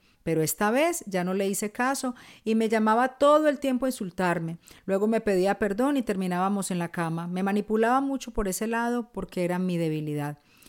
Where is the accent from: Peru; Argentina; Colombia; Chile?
Colombia; moved away as an adult; now in Barcelona, Spain; aquí seguimos compartiendo historias. Tengo 39 años y vivo en Barcelona, España. Soy colombiana y hace 9 meses estoy acá.